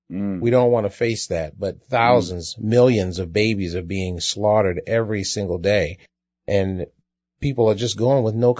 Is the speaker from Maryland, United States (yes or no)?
yes; Baltimore, Maryland, United States; Well, Bob, I grew up in Baltimore, Maryland.